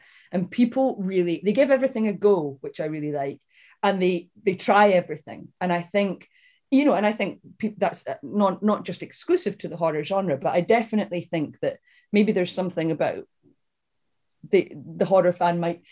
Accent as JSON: {"language": "English", "town": "Edinburgh", "region": "Scotland", "country": "United Kingdom", "tie": "born or raised there", "said": "because obviously we grew up in Edinburgh and there was Edinburgh International Film Festival."}